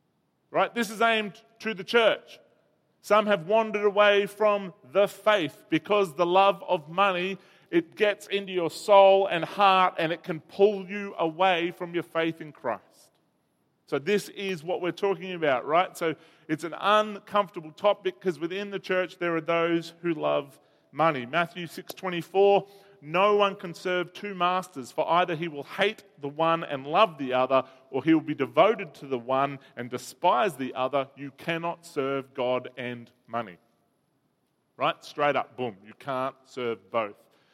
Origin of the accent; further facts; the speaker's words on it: Bega, New South Wales, Australia; born there; I was born in Bega. It might be Bega English.